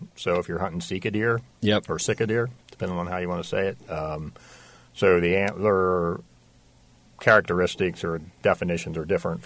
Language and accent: English; Pennsylvania, United States; Growing up in Pennsylvania.